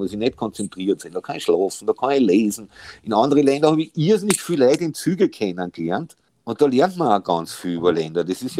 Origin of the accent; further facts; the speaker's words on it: Salzburg, Austria; ich bin in Salzburg aufgewachsen, da gibt es prinzipiell ein bisschen mehr Schnee, aber jetzt gibt es auch fast keinen mehr.